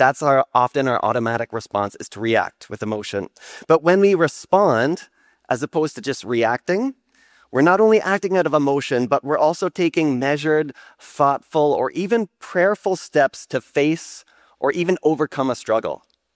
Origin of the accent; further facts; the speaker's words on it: Elmira, Ontario, Canada; moved away as an adult; now in Philippines; I was born and raised in Elmira, Ontario, and WMB has been my, shout out to Elmira, WMB has been my home church since I was born. But 16 years ago, as Renee mentioned, I moved to the Philippines.